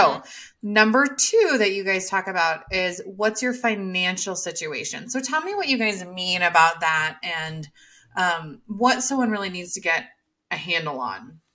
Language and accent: English; Iowa, United States; now in Denver, United States; I'm from Iowa and we're currently purchasing a property to turn into a midterm rental right in Grace's backyard. And it's because Denver here, our money doesn't go nearly as far.